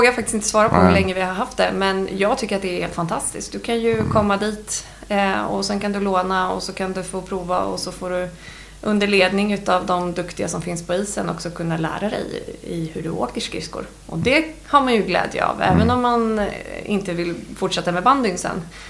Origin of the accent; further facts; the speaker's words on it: Edsbyn, Gävleborg County, Sweden; de hade hört att jag kom från Edsbyn